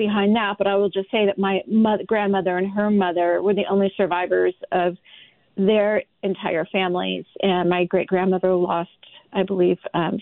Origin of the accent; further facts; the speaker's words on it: San Francisco, California, United States; When I was growing up in San Francisco